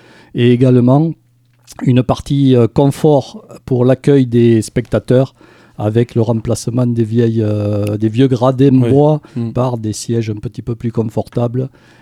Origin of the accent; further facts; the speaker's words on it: Soustons, Nouvelle-Aquitaine, France; moved away as an adult; et en fait, j'ai quitté Souston pour réaliser ma carrière professionnelle, comme beaucoup de monde, pendant 40 ans, mais en y revenant le plus souvent possible, parce que quand on est soustonnais, on y revient.